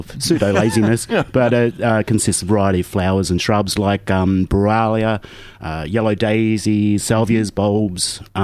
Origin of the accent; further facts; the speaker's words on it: Gold Coast, Queensland, Australia; reminds me of home because I'm originally from the Gold Coast.